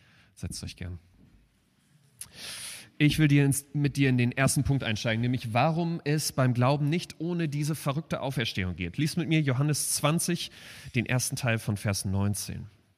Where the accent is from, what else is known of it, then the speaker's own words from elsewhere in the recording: Germany; obwohl ich als Deutscher geboren bin, irgendwie hat die Viertelseite Holländisch in mir mein Fußballherz erobert.